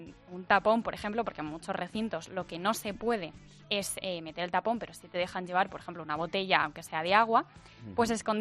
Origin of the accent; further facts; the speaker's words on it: Madrid, Community of Madrid, Spain; yo que soy de Madrid, pues si voy, me sale más barato acampar con mis amigos